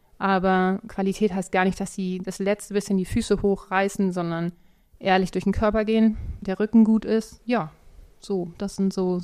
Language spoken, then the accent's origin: German; Herne, North Rhine-Westphalia, Germany; Ich komme ganz bodenständig aus Herne, vom Bauernhof.